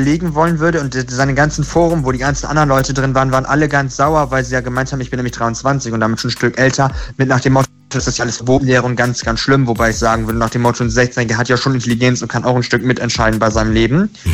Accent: Bremen, Germany; born there; Ich bin in Bremen geboren.

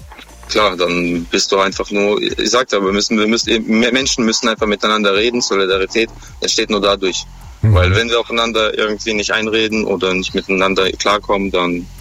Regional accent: Kazakhstan; ich komme zum Beispiel aus Kasachstan und ich habe das mal mitbekommen, wo ich klein war.

